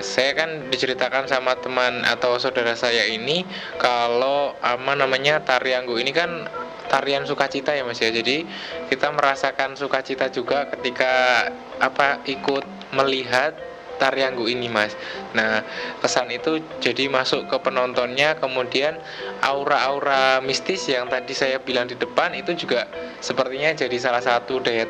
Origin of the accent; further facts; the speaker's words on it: Banyuwangi, East Java, Indonesia; Saya dari Banyuwangi, Mas.